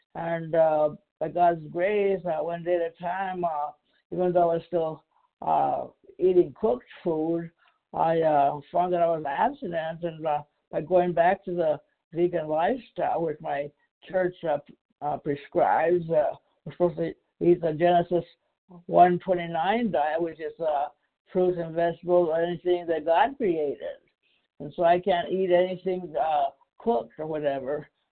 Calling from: Berrien Springs, Michigan, United States; I'm from Barron Springs, Michigan.

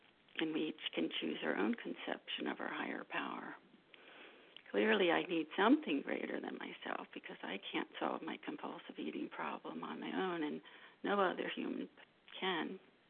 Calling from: California, United States; in California, compulsive eater

